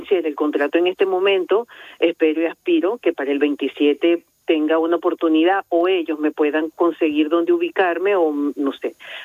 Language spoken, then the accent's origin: Spanish; Venezuela; moved away as an adult; No, llegué huyendo de la situación de Venezuela y me vine sola con mis 2 hijas.